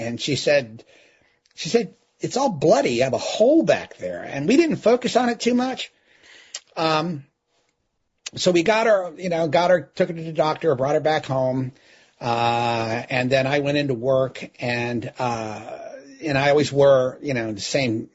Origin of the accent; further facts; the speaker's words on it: Youngstown, Ohio, United States; I'm from Youngstown, Ohio, you know, grew up, you know, semi-rough